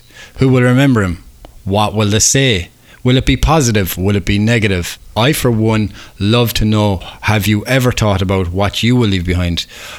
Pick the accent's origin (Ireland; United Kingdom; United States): Ireland; I played and coached at a very high level of basketball here in Ireland, and I really feel I'm an American trapped in an Irishman's body.